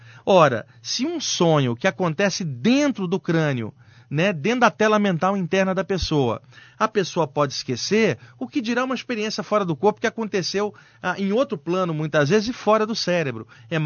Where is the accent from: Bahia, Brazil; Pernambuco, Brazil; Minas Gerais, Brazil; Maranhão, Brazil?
Maranhão, Brazil; now in São Paulo, Brazil; eu tenho 1 metro e pouco de altura, sou moreno, eu sou do Maranhão, vim para São Paulo.